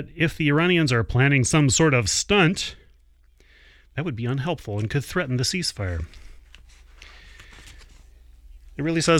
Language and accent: English; United States; Third world, there's a lovely term. There's me being an American.